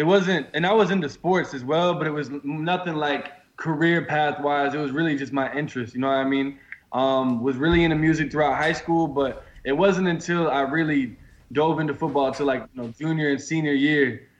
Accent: Peachtree City, Georgia, United States; I've grown up in Peachtree City ever since I was about like 6 years old.

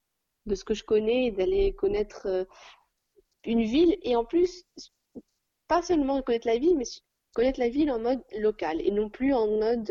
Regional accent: France; Moi, la culture française, ça reste quand même une de mes meilleures. Enfin, c'est là où j'ai grandi

